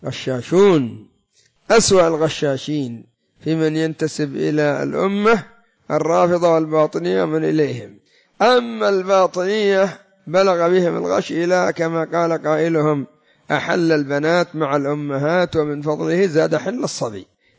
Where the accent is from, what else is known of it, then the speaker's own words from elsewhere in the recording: Yemen; وعندنا في اليمن